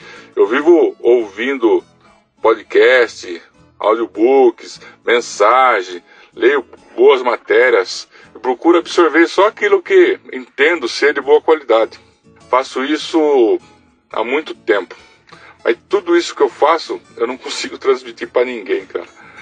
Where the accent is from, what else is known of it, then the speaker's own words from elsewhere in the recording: Sorocaba, São Paulo, Brazil; eu sou de Sorocaba, São Paulo.